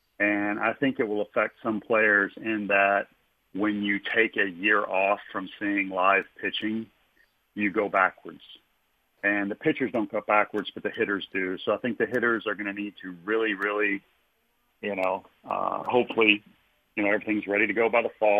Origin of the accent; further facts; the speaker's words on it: Kentucky, United States; Like when I grew up in Kentucky, my dad says, son, we're whiskey, basketball, and horse racing.